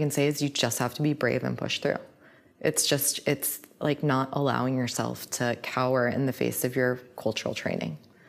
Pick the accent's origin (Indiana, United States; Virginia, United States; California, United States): Indiana, United States; I mean, I feel really lucky because like I grew up in Indiana and I had friends who were going on spring break to the Creationism Museum in Kentucky and who didn't believe in evolution.